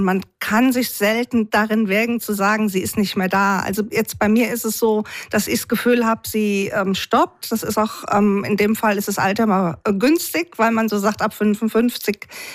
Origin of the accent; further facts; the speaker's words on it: Mainz, Rhineland-Palatinate, Germany; aus Mainz, ein echtes Benzer Mädchen.